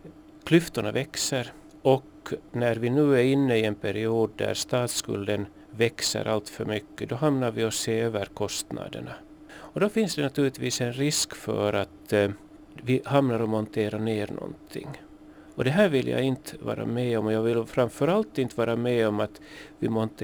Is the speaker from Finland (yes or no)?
yes; Ostrobothnia, Finland; De ska ha precis samma möjligheter som vi österbottningar att ta sig fram i världen.